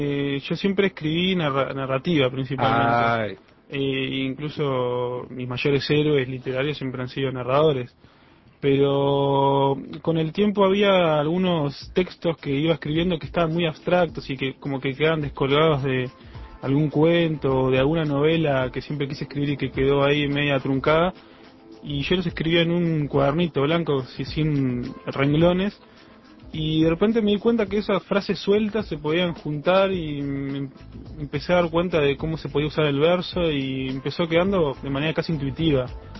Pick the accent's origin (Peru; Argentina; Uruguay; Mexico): Uruguay; moved away; Yo me considero más uruguayo que mucha gente, sin gustarme el mate ni nada de eso, ¿no? Pero por el hecho de haber vivido en varios países